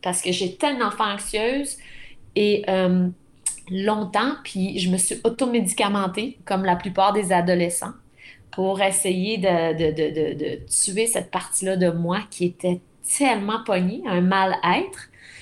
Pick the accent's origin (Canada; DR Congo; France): Canada; Quebec; Je viens de la Abitibi, là.